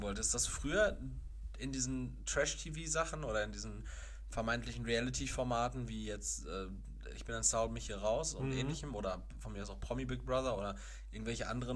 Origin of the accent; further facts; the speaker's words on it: Castrop-Rauxel, North Rhine-Westphalia, Germany; Aus meiner Heimatstadt, Castrop-Rauxel.